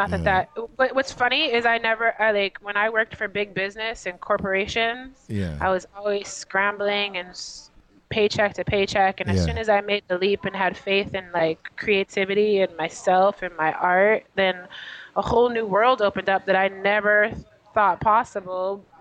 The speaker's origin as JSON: {"language": "English", "town": "Downers Grove", "region": "Illinois", "country": "United States", "tie": "born or raised there", "said": "Well, I can't say I'm Chicagoland. I grew up in Downers Grove."}